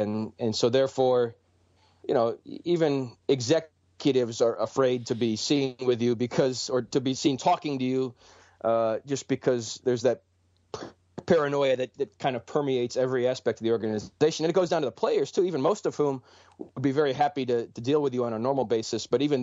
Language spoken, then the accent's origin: English; Cleveland, Ohio, United States; I mean, Detroit reminds me a lot of Cleveland, which is my hometown, where I'm from.